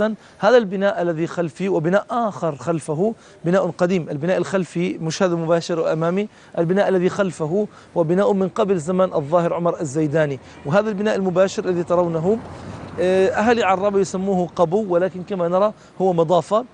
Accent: Palestine; علينا كفلسطينيين أن نحفظ روايتنا التاريخية، علينا كفلسطينيين أن نحفظ تاريخنا

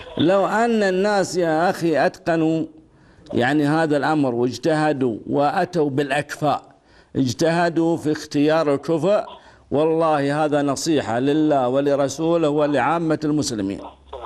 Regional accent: Al-Kharfa, Riyadh Province, Saudi Arabia; born there; أنا من مواليد قرية الخرفة بالأفلاج، محافظة الأفلاج تبعد عن الرياض 320 كيلو جنوب الرياض، بين محافظتي وادي الدواسر وحوطة بني تميم.

